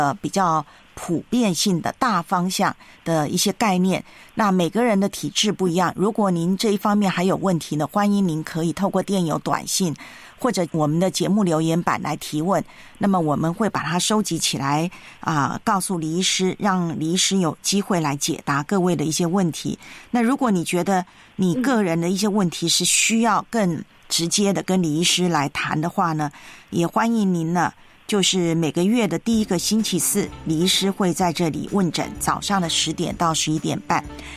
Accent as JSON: {"language": "Chinese", "country": "Taiwan", "tie": "born or raised there"}